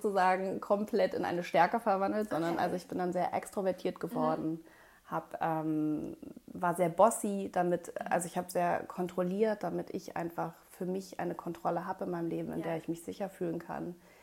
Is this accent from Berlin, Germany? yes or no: no; Hamburg, Germany; Ich bin in Hamburg geboren, ich bin Hamburger Dern. Meine beiden Eltern kommen auch aus Hamburg. Mhm. Ich bin tatsächlich gar nicht so weit von hier geboren, in der im Ehlem-Krankenhaus, im alten Ehlem.